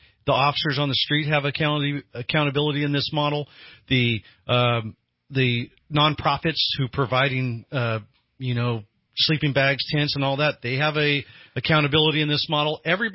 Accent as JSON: {"language": "English", "town": "Eureka", "region": "California", "country": "United States", "said": "Hey, I came from Eureka, and I could tell you I've seen this model fail."}